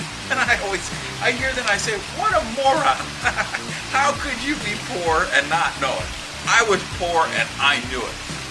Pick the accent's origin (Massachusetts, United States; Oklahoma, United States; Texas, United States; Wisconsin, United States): Wisconsin, United States; Madison; You know, I'm 51 years old now. So I grew up in Madison, Wisconsin.